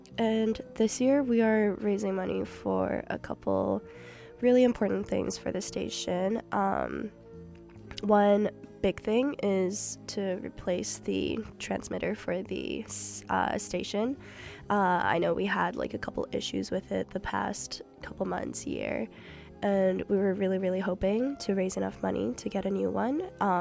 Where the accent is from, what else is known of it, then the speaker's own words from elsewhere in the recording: Calgary, Alberta, Canada; now in Vancouver, Canada; I'm from Calgary.